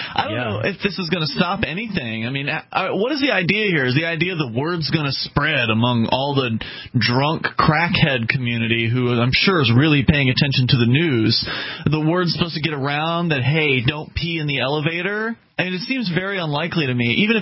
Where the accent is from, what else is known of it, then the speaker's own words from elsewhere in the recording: Sarasota, Florida, United States; and I grew up in Sarasota, Florida